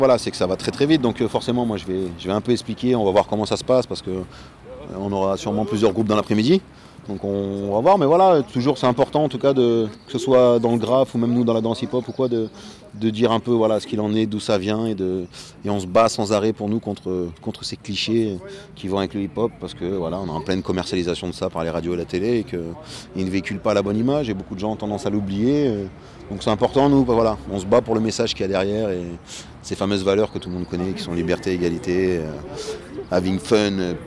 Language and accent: French; Guéret, Nouvelle-Aquitaine, France; je fais partie de l'association Multifacette qui est localisée sur Limoges, on est tous originaires de Guéret